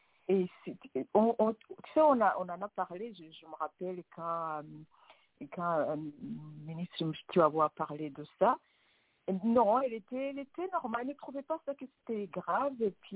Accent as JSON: {"language": "French", "country": "Rwanda", "tie": "born or raised there", "said": "j'ai grandi au Rwanda et j'étais là entre 90 et 94"}